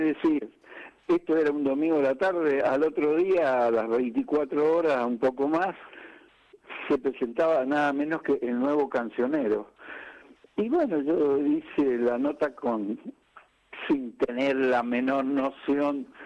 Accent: Mendoza, Argentina; en aquel momento yo vivía en Mendoza porque nací en Mendoza

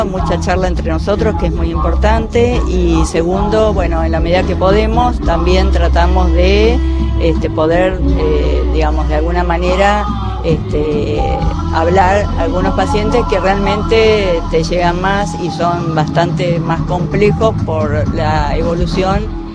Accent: Córdoba, Argentina; Soy del sur de la provincia de Córdoba, de la Bulash, y me vine a estudiar y, bueno, hice toda la carrera de enfermería acá y después ya me quedé a trabajar.

